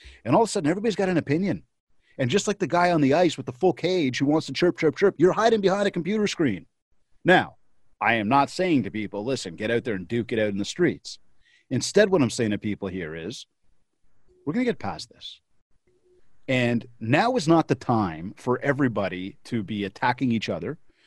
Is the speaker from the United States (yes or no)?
no; Canada; Sorry, I'm Canadian.